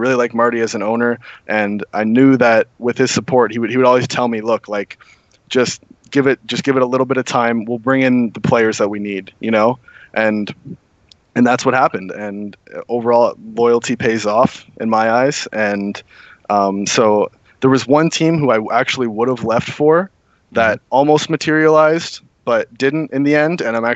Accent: Canada; Obviously, really easy for me being Canadian.

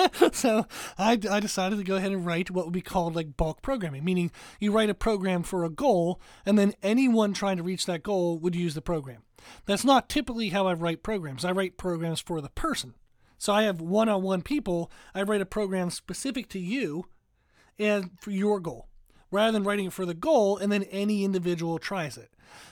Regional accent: United States; even though I'm like American and we use units that don't make any sense.

